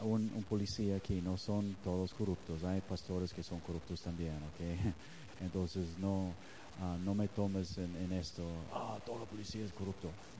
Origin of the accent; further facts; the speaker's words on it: Mexico; Yo tengo puro peso, soy mexicano, llévame.